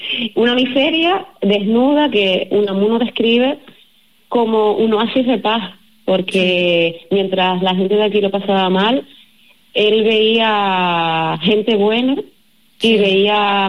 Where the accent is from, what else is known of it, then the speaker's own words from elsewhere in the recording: Puerto del Rosario, Canary Islands, Spain; criada en Puerto toda la vida, con familia en El Cuchillete, en Cantarajal, en Antigua, toda mi familia la tengo repartida por el norte y el sur de la isla, pero sí nacida y criada en Fuerteventura.